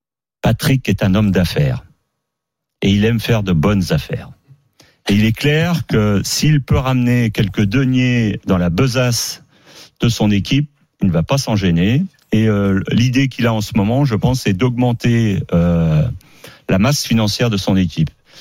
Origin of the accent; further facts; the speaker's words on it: Belgium; on va être la meilleure équipe du monde et on est belge.